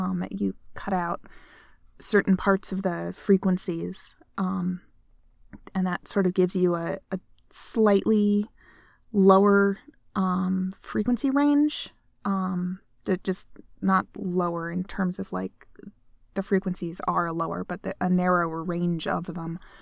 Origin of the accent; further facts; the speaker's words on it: United States; accent: mid-Atlantic; I'm a white American. And that means from a logistical level that my accent is mid-Atlantic, and I'm very bad at putting on accents.